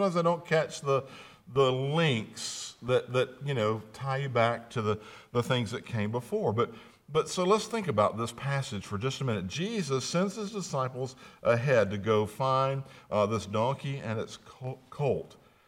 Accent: Mississippi, United States; You know, I grew up in Mississippi. My grandfather was a cotton farmer.

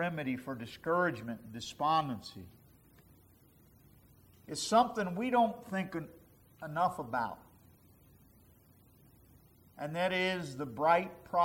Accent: United States; born there; And I thank God that I was born in America, where we take for granted so many freedoms, so many blessings.

